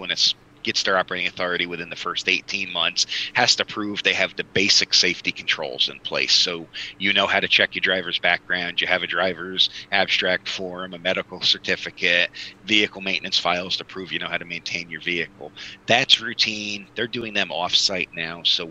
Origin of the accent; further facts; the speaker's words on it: Pennsylvania, United States; My home state of Pennsylvania, we put that threshold at 17,000 pounds.